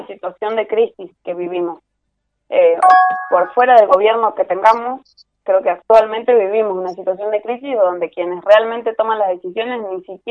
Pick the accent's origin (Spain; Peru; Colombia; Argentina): Argentina; San Juan; Sí, soy sanjuanina. De chiquita